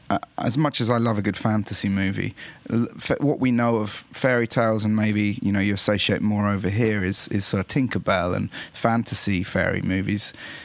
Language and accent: English; England, United Kingdom; the closest sort of and most potent mythology to me growing up in England was Ireland.